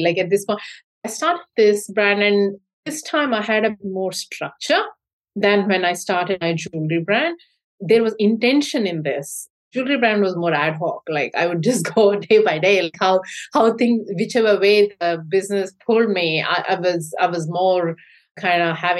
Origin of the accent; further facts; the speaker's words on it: India; Because I was born and brought up in India, I did not really think of, you know, the rituals I had growing up